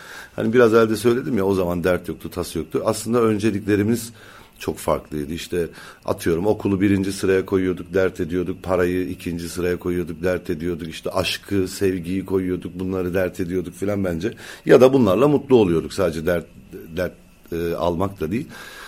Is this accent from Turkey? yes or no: no; Cyprus; Ama öncelikle bir Kıbrıslıyım, Mavsa doğumluyum, onu söyleyeyim herkese, gargacıyım yani.